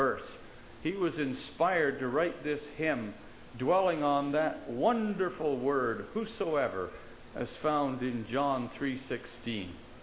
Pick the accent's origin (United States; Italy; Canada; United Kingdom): Canada; born there; I'm a Canadian by birth. Things are much the same up there.